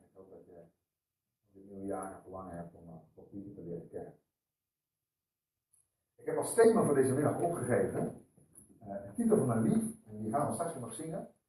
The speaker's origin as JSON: {"language": "Dutch", "region": "Zeeland", "country": "Netherlands", "moved": "as an adult", "said": "Wij komen oorspronkelijk uit Zeeland, hebben we eigenlijk altijd gewoond tot een half jaar geleden."}